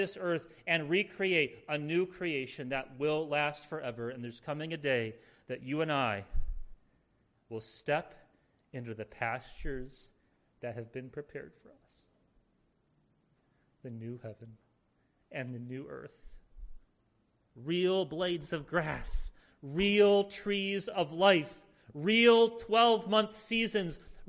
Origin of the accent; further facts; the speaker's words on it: Indiana, United States; When I was a kid, growing up in Indiana, me and my brother and sister, we looked forward to our annual pilgrimage back to York, Pennsylvania